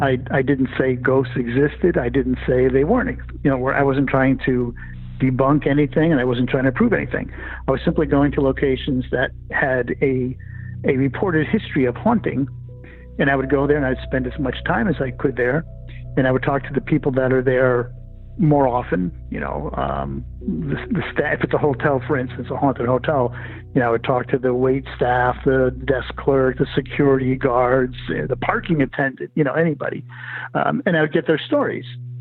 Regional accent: Connecticut, United States; I grew up in Connecticut, where you hear all these old stories from history and you hear legends and everything else.

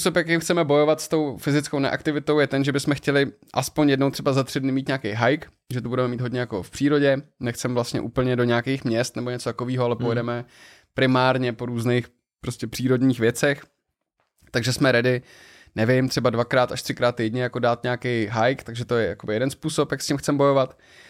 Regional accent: Liberec Region, Czechia; já jsem z Podještědí.

